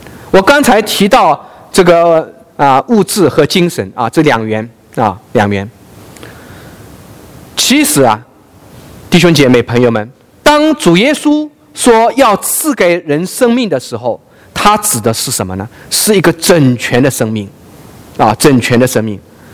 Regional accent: China; 那么我们大陆人知道这个有啊，我们从小背到大就是唯物论啊，唯物主义。

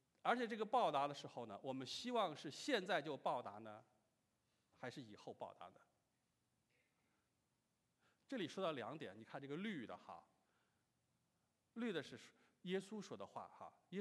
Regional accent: Shaanxi, China; 我说我是从这个陕西来的，我也没有吃过兰州拉面

